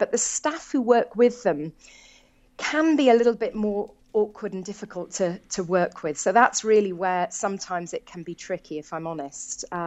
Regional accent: London, United Kingdom; Well, I'm from London, England, and we have very cold weather still here

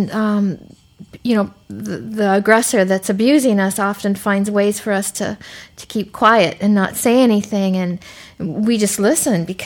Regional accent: Montana, United States; As a little girl, I was raised in the Rocky Mountains of Montana. Absolutely beautiful place to be raised.

